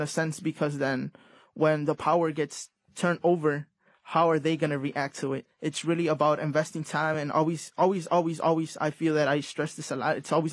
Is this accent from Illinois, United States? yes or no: yes; Chicago, Illinois, United States; Or that I'm from Little Village, where I fell in love for the first time.